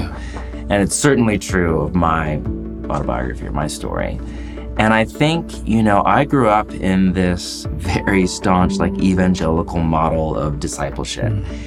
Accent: California, United States; Grew up in the Bay Area of California, what's now called Silicon Valley.

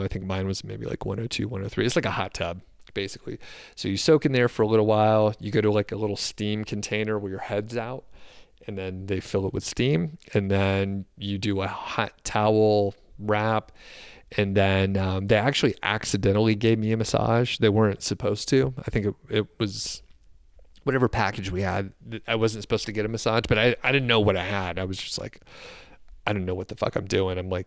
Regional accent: Atlanta, Georgia, United States; because we're from Atlanta

